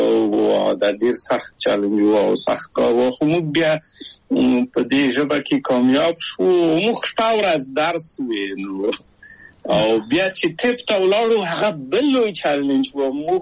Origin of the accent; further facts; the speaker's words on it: Kabul, Afghanistan; او هغه موږ په کابل په یو کلي کې تقریبا چې اوسېدو